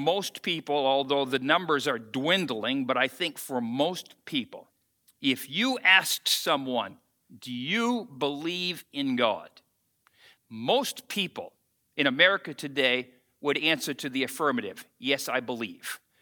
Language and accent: English; United States; You've got to understand, though, that for me as an American, I take a certain amount of, "I'm an American. I wave the flag.